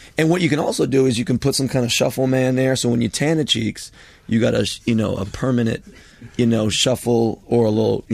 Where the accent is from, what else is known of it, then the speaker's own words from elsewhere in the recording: Pacific Palisades, California, United States; because I grew up in the Palisades where he filmed Baywatch.